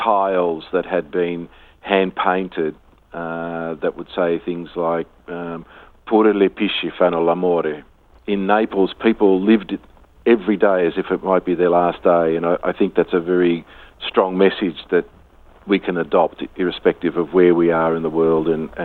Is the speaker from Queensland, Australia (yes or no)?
no; Melbourne, Victoria, Australia; passing on those values to us as children growing up in Melbourne